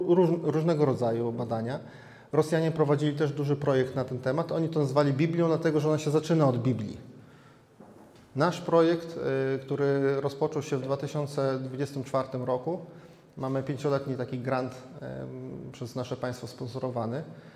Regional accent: Supraśl, Podlaskie Voivodeship, Poland; Ja jestem z Supraśla, żyłem tyle lat w Supraślu i o tym w ogóle nie wiedziałam.

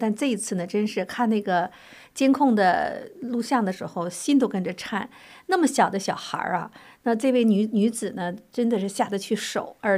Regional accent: China; 我们从大陆出来的朋友更应该去反思自己，因为我们在从小生活在那个国家里边

